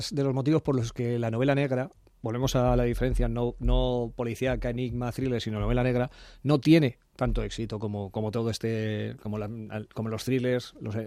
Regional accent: Spain; como sobre todo como lector español de novela fundamentalmente anglosajona y norteamericana

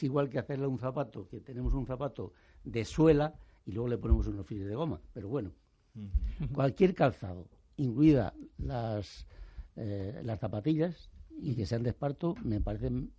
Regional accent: Salamanca, Castile and León, Spain; Yo soy de Salamanca. Viva Salamanca

